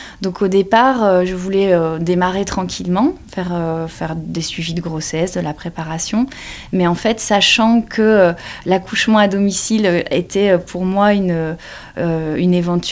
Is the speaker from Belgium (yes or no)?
yes; Belgium; moved away as an adult; now in France; je suis belge. Je suis arrivée en France en fait il y a à peu près 8 ans